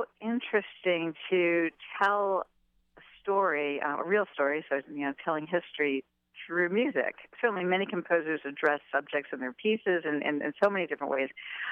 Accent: Pennsylvania, United States; So certainly with Pennsylvania being my home state and the region close to where I grew up was very meaningful to me.

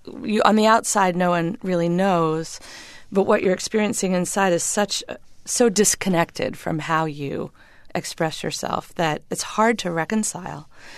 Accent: Bangor, Maine, United States; I grew up in Bangor, Maine, 10 miles from Indian Island, and there were Native children in my community

